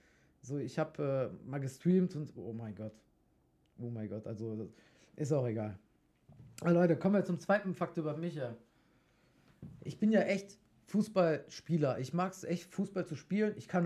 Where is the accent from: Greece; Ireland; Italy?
Italy; Boah, ich bin ja Italiener